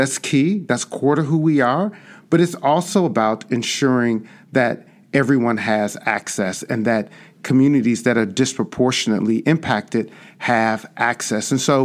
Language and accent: English; Chicago, Illinois, United States; I grew up on the South Side and South Suburbs of Chicago, and in the 90s I saw the impact that HIV was having on Black and Brown communities all around me.